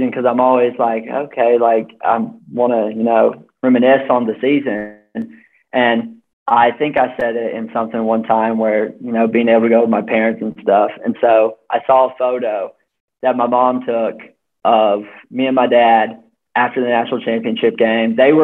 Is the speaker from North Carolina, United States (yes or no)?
yes; North Carolina, United States; oh, this guy's from North Carolina. I'm from North Carolina. That's so cool.